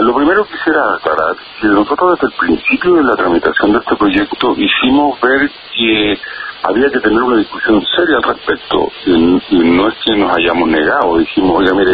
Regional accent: Chile; el hecho de que somos todos chilenos

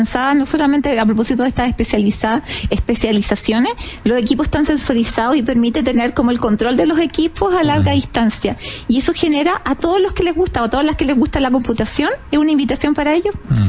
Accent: Biobío, Chile; now in Santiago, Chile; Yo soy del sur del Chile. A mí nadie me habló de minería, yo solamente soy de la región del Biobío, y yo lo único que sabía de minería era del carbón.

